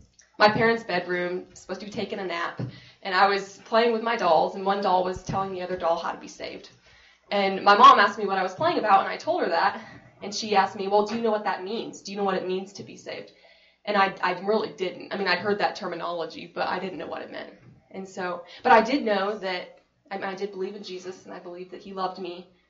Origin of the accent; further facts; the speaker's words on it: Ohio, United States; now in Texas, United States; I grew up in Ohio starting out. My dad worked at a bank in Ohio, and I lived there until I was 12, loved it. And then we moved to Texas